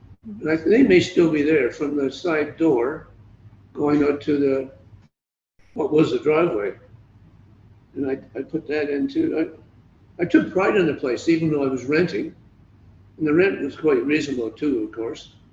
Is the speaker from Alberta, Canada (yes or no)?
no; Fort Erie, Ontario, Canada; Even the house I grew up with in Fort Erie, you know, I look to see if there's any changes in it.